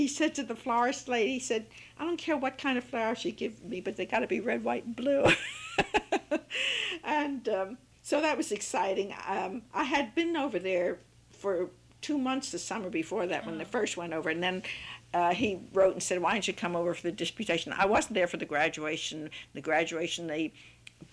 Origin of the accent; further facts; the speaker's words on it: Delaware, United States; born there; because, of course, I was born in 1902 in Delaware